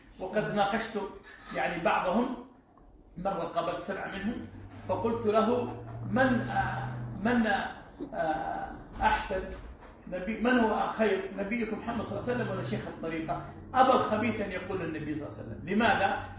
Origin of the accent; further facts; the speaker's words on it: Saudi Arabia; عندنا في السعودية